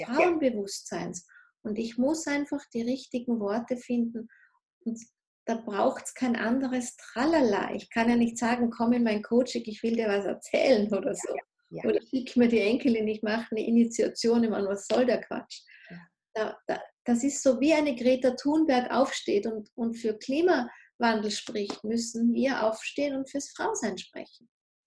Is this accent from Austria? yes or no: yes; Austria; Bei uns in Österreich ist Mädels nicht ganz so stark wie in manchen Regionen von Deutschland, von der Sprache her.